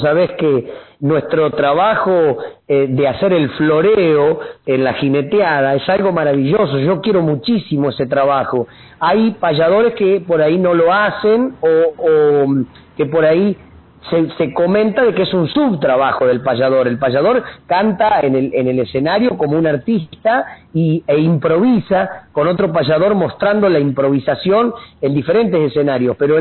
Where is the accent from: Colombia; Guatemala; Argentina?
Argentina; Buenos Aires; yo soy bonaerense y amo y quiero esta llanura pampeana donde nací